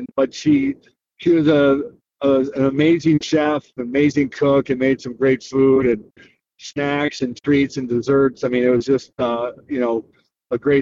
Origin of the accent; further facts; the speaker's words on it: United States; being an American going to Canada, playing in a small town